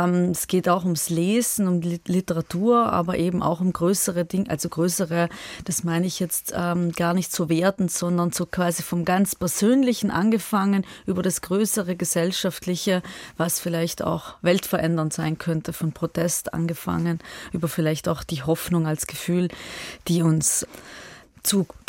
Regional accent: Trentino-Alto Adige, Italy; ich komme ja aus Südtirol

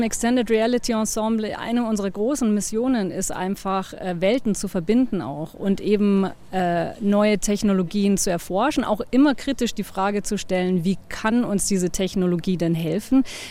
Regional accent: Munich, Bavaria, Germany; Ich bin aus München.

